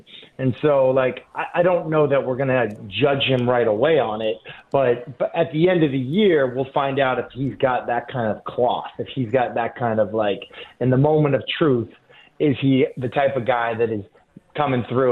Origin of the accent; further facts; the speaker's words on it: Boston, Massachusetts, United States; Oh, yeah. I'm from Boston. The term there in Boston is math hole.